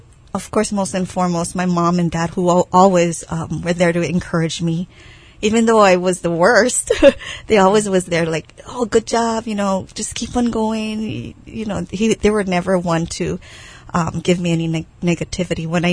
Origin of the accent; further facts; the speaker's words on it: Kauai, Hawaii, United States; I grew up on the island of Kauai. I'm part of a large family, and most of them lived on Kauai.